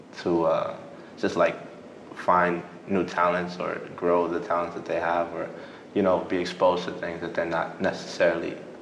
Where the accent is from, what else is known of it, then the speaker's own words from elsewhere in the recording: New York City, New York, United States; born and raised in the Bronx, New York. I've been writing for 13 years now.